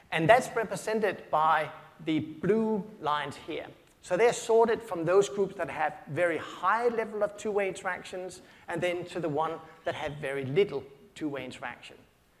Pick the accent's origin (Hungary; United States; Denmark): Denmark; now in Sydney, Australia; I live in Sydney and Simon lives in Melbourne. And there's some funny way, I grew up in Denmark